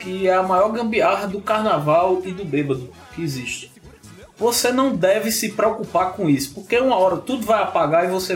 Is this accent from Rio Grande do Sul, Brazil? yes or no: no; Solânea, Paraíba, Brazil; acho que vocês sabem que eu sou lá de Solânia, né?